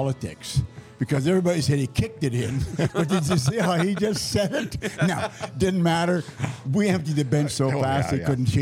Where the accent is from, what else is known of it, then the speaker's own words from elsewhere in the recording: Canada; For some reason, I don't know why, being a Canadian boy, you're supposed to have one.